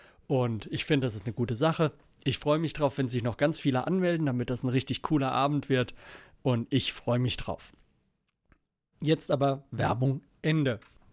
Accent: Mainz, Rhineland-Palatinate, Germany; Ich komme ja aus Mainz, also ist ja eher Südwesten.

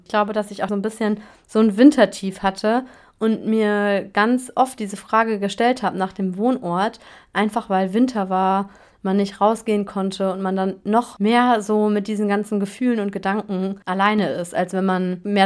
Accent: North Rhine-Westphalia, Germany; now in France; Man kann mit dem Thales nach Nordrhein-Westfalen fahren, wo ich aufgewachsen bin.

